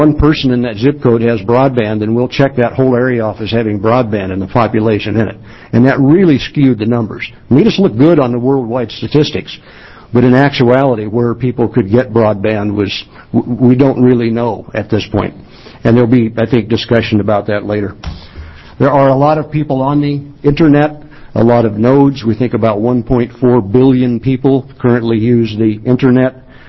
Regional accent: Hood River, Oregon, United States; born there; my ancestors came across the Oregon Trail and landed here, and I was born up in the Hood River Valley.

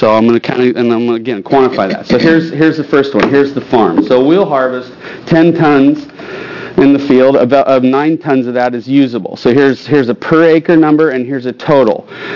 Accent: Oregon, United States; So I grew up in Oregon Ag, literally went to Oregon State.

